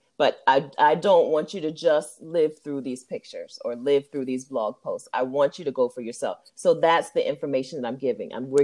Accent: Dover, Delaware, United States; moved away; When I first left Delaware, I'm from Dover, Delaware. When I first left Delaware, I thought I was going to spend a lot of time in Malaysia.

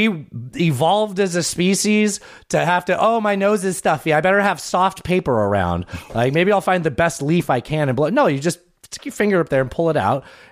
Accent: San Diego, California, United States; My mom moved out to California. That's why I was raised in San Diego.

